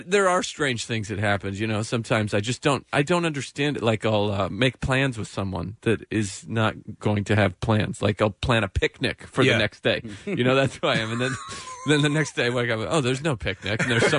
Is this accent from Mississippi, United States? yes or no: no; Idaho, United States; But yeah, I'm from Idaho, so coming to New York is not that smooth of a transition.